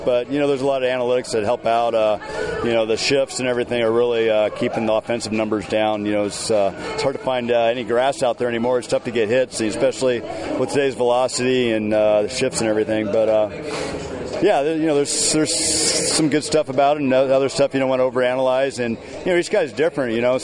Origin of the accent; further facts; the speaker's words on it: Philadelphia, Pennsylvania, United States; born there; Well, I was born in Philly, so I was a Philly fan myself.